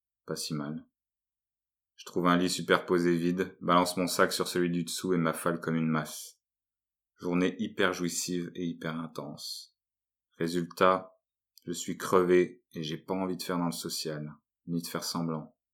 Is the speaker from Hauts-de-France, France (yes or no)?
yes; Lille, Hauts-de-France, France; Moi je viens de Lille, je suis là pour le week-end, pour un stage de clown.